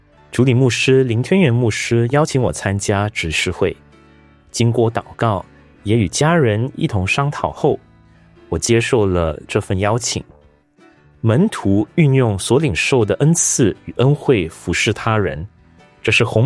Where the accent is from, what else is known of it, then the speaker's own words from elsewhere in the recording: Sarawak, Malaysia; moved away as an adult; also born or lived in Malacca; now in Singapore; 我来自东马萨拉越，是第二代基督徒，也是两个孩子的父亲，一个就读中四，一个就读中一。2007年我从马六甲来到新加坡